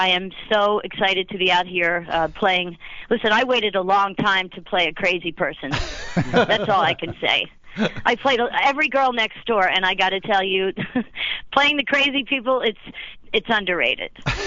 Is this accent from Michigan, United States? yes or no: no; Philadelphia, Pennsylvania, United States; I'm born and raised in Philadelphia, and you can't take the Philly out of the girl, no matter how many years she leaves.